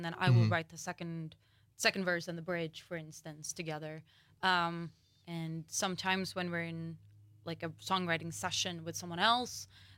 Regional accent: Sweden; I'm from Sweden originally.

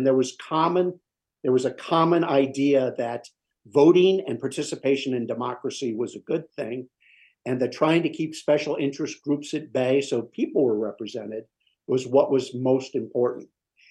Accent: Philadelphia, Pennsylvania, United States; also born or lived in Ohio / New York; I myself grew up, I'm a native of Ohio. I grew up in Philadelphia and upstate New York as a liberal Republican, frankly.

